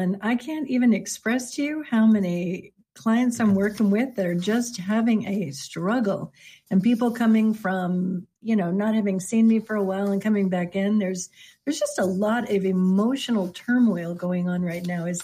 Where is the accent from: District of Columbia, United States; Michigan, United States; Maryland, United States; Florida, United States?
Florida, United States; I grew up in Florida. It was a whole nother ballgame.